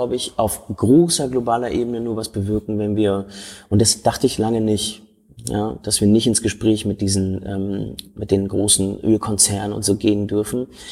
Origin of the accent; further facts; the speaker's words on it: Berlin, Germany; ich bin in Schöneberg groß geworden.